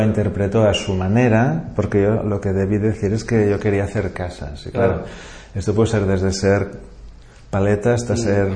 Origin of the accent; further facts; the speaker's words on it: Barcelona, Catalonia, Spain; soy el único barcelonés del despacho y esto está bien